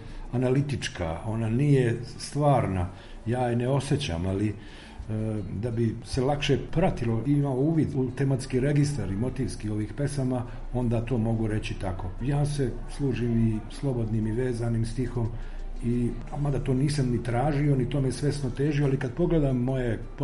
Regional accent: Glamoč, Federation of Bosnia and Herzegovina, Bosnia & Herzegovina; Ja sam iz Glamoča

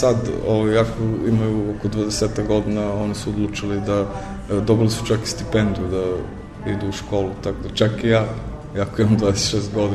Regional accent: Niš, Nišava District, Serbia; ja sam inače iz Niša

